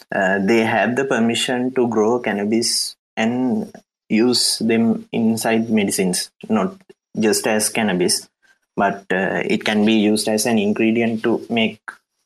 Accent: Sri Lanka; English is a second language; Since I'm from Sri Lanka, I think you don't have experience on the cannabis in Sri Lanka.

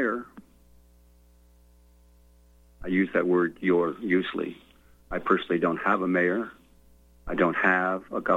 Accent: United States; I was born and raised in America.

